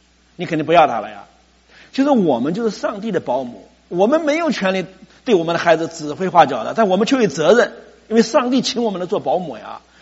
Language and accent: Chinese; China; 我们中国人的教育呢，就在乎这些能力